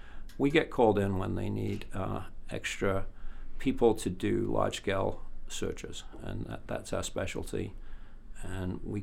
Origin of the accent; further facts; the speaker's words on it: Yorkshire and the Humber, United Kingdom; now in United States; I'm British. I'm from Yorkshire, and that's a Yorkshire place name, actually. So there's a small town called Womersley in Yorkshire.